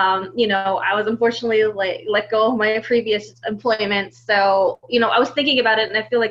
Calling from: Poughkeepsie, New York, United States; I am actually located in the beautiful Hudson Valley, New York. We're about 2 hours north of New York City, specifically in the Poughkeepsie area.

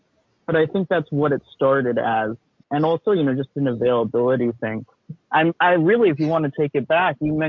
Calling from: New York, United States; I'm calling from New York.

